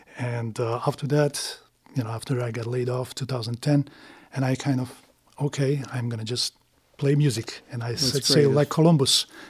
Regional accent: Bosnia & Herzegovina; now in United States; Since I came from Bosnia, from former Yugoslavia in 1997

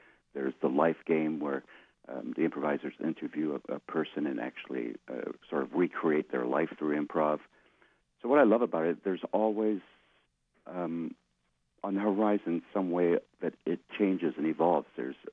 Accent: Vancouver, British Columbia, Canada; grew up together in Vancouver, so I've known him almost forever.

